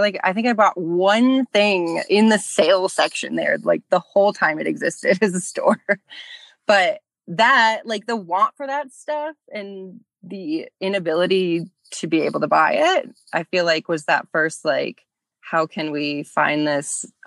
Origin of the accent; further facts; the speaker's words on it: Lansing, Michigan, United States; now in Denver, United States; So I currently live in Denver, Colorado, but I'm not from here. I'm from the Midwest. I'm from Michigan. So I grew up in Lansing until I was like 12, which is the capital of Michigan, and then moved really far away to East Lansing